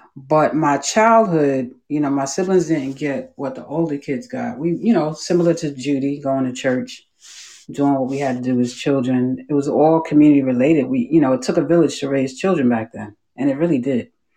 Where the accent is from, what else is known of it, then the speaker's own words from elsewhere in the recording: Brooklyn, New York, United States; But, you know, growing up in Brooklyn, Coney Island, I was born in the 60s. I hate to tell my age, but it is what it is.